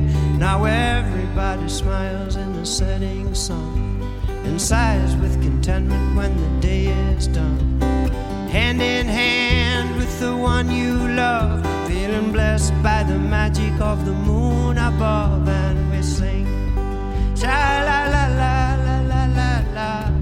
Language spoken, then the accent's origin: English; Australia; We come over from Australia to do this show for you, and it's nice to be here with you in the sunshine.